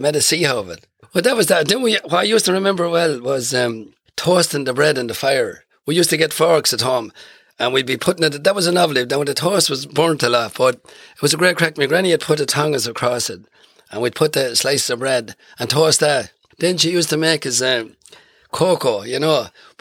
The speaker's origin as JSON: {"language": "English", "town": "Pulla", "region": "Northern Ireland", "country": "United Kingdom", "tie": "born there", "said": "I was born in Pulla in Tyrone, up near the lakes there."}